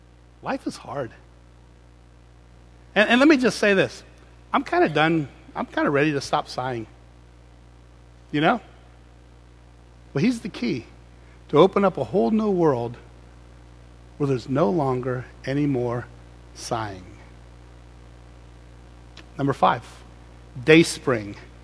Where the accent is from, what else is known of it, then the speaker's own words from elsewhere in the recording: Clearwater, Florida, United States; I mean, I'm a kid from Clearwater, Florida, right? Spent most of my summers and winters on the beach.